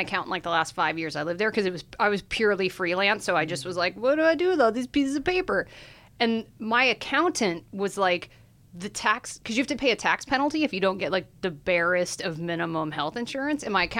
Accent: Atlanta, Georgia, United States; moved away; also born or lived in Los Angeles; Yeah, yeah. I grew up in Atlanta, Georgia, and then I moved here from L.A. I lived in L.A. for 13 years.

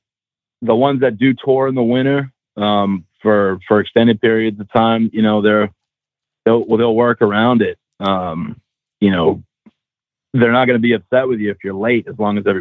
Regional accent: Massachusetts, United States; You know, I grew up in Massachusetts. I drive in the snow all the time.

